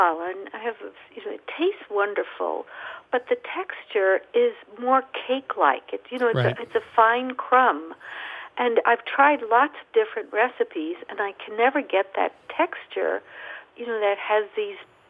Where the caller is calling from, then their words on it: New York City, New York, United States; I'm calling you from New York City.